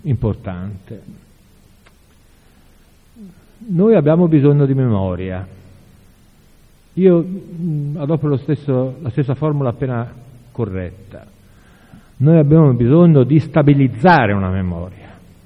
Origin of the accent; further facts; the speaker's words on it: Florence, Tuscany, Italy; Da fiorentino, da magistrato che si è occupato di questa vicenda delle stragi del 93